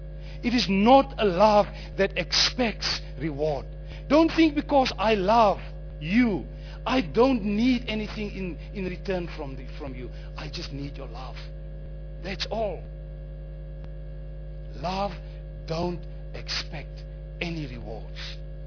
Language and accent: English; Rehoboth, Hardap, Namibia; I'm coming from Rehoboth, a little town south from here.